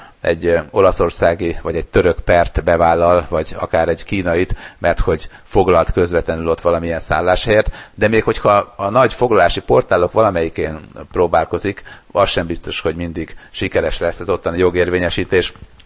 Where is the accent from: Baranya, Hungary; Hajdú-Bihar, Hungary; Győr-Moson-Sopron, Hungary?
Győr-Moson-Sopron, Hungary; Sopron; born there; Sopron, a szülővárosom